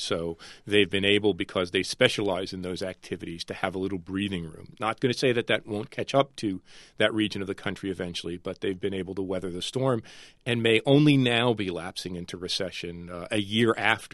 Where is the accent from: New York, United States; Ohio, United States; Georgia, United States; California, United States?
New York, United States; Well, it's probably the New Yorker in me, you know, as we used to say.